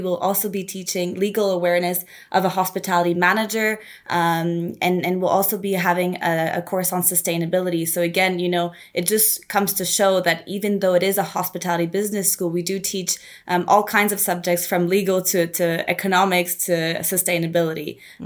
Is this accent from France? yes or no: no; Dominican Republic; moved away; You know, I came from the Dominican Republic and moved here and met people from all over the world.